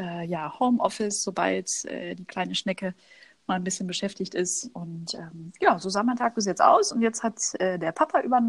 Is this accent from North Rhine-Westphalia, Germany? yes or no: yes; North Rhine-Westphalia, Germany; Ich bin im Ruhrgebiet groß geworden, geboren und da schlägt auch immer noch mein Herz.